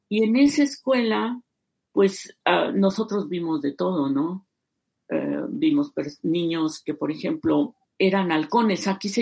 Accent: Puebla, Mexico; born there; Nací en Puebla, pero mi mamá me dijo, no, Puebla no, tú eres veracruzana, y me hizo ser veracruzana por elección propia, ¿no?

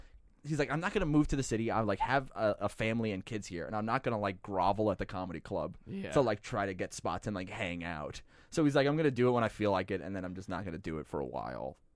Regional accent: Long Island, New York, United States; I'm from Long Island. I've almost never had a good set there, especially after moving away.

